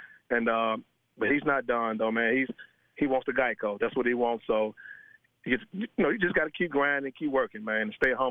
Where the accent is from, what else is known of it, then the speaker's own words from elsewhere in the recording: Memphis, Tennessee, United States; we born and raised in Memphis, man. I mean, I'm a Memphian.